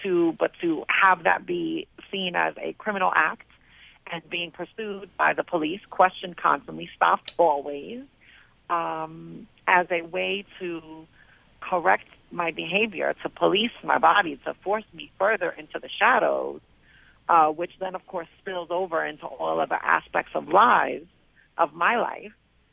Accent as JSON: {"language": "English", "region": "New Jersey", "country": "United States", "said": "I'm from New Jersey, in case people cannot hear that already."}